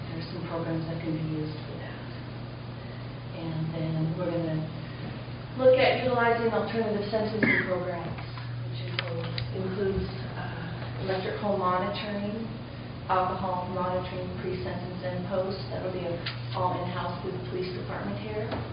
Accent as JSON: {"language": "English", "town": "Monroe", "country": "United States", "tie": "born or raised there", "said": "I'm from Monroe, so I'm glad to be back in my hometown."}